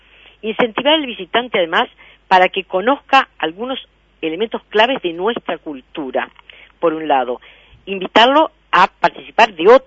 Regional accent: Montevideo, Uruguay; Como montevideana, sentí la más profunda envidia, porque más de una vez lo señalamos, en Montevideo ni siquiera existe una buena información turística.

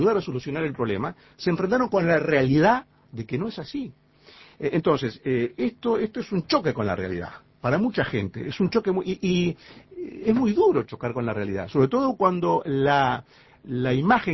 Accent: Uruguay

